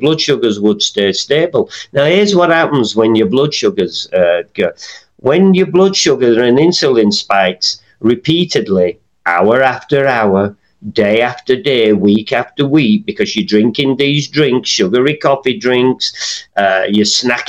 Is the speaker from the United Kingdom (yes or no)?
yes; England, United Kingdom; when I was a teenager in growing up in England in the mid 70s